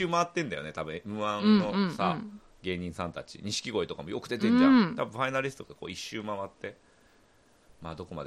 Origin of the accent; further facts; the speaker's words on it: Tsuyama, Okayama, Japan; まあ、岡山ですみたいな、そうなんですね、まあ、しかも津山です